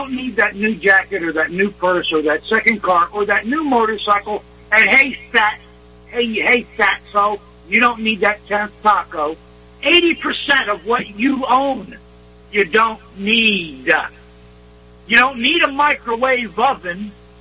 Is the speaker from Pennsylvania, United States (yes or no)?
no; Massachusetts, United States; I grew up on Westford Avenue. On one end of Westford Avenue was Springfield College. On the other end of Westford Avenue was AIT College. That's where I grew up. Not a very white boy-friendly neighborhood.